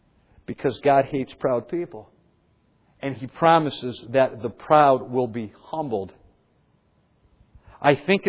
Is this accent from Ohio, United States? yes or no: yes; Cleveland, Ohio, United States; many of you know I'm from Cleveland